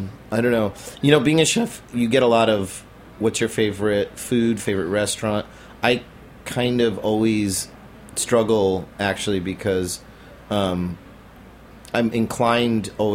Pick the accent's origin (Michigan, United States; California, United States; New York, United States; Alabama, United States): California, United States; Sacramento; So they chose Sacramento, which is my hometown where I grew up, to do this very high-end, upscale Japanese restaurant.